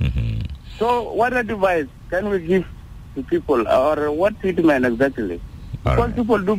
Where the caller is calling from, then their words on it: Malakal, Upper Nile, South Sudan; calling here from Malakal.